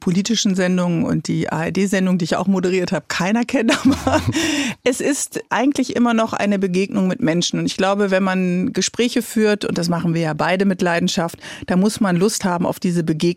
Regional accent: Bremen, Germany; born or raised there

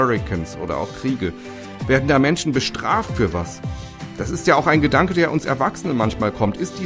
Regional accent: Bad Schwalbach, Hesse, Germany; Vor ein paar Jahren ist ein Tornado durch Bad Schwalbach, meine Heimatstadt, gezogen.

